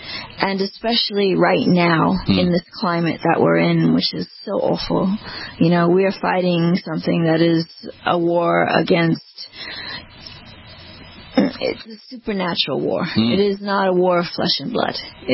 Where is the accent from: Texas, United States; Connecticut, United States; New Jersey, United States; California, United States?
California, United States; Beverly Hills; I grew up in Beverly Hills, you know, a rich girl.